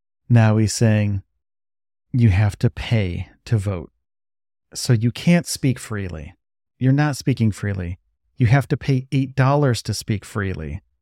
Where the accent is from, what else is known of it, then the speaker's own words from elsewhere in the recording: New York, United States; now in Starbase, United States; Like I said, I moved to Texas. I'm from New York. I've only been to Texas twice in my life.